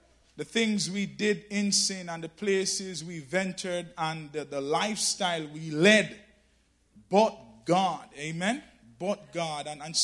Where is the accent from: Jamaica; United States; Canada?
Jamaica; I'm from Jamaica, all right?